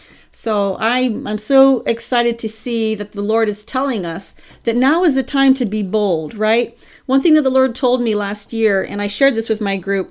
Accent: Australia; I'm Australian, and I'm not really familiar with the complete symbolic meaning of the statue.

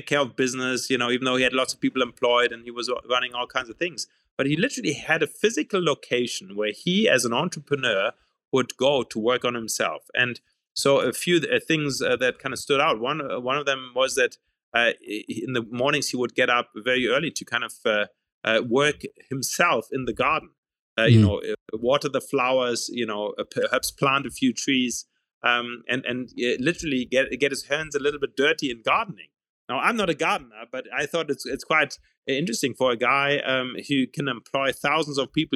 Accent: Germany; growing up in Germany.

